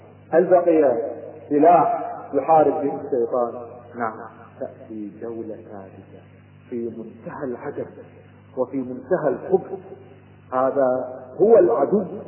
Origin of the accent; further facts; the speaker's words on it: Kuwait; أذكر أحد التجار عندنا في الكويت